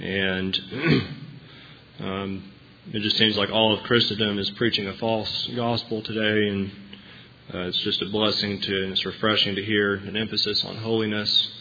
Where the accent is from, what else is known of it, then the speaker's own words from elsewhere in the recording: Huntsville, Alabama, United States; now in Auburn, United States; And at that point, I moved to Auburn from Huntsville. I was born and raised in Huntsville. I moved to Auburn to attend Auburn University.